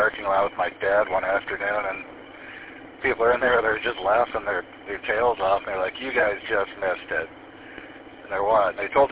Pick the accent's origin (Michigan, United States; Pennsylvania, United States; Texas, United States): Michigan, United States; Escanaba; I grew up in Escanaba, went through high school there, and I know what snow feels like.